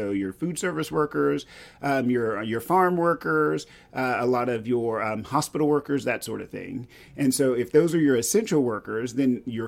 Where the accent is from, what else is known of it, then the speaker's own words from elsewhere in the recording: Texas, United States; And I grew up in East Texas.